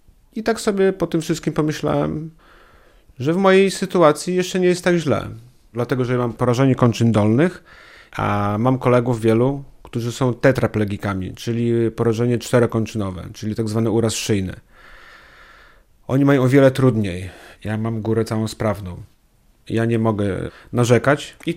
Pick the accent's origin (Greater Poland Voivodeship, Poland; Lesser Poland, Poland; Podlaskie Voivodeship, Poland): Podlaskie Voivodeship, Poland; Białowieża; also born or lived in Warsaw; Pochodzę z Białowieży, z Puszczy Białowieskiej.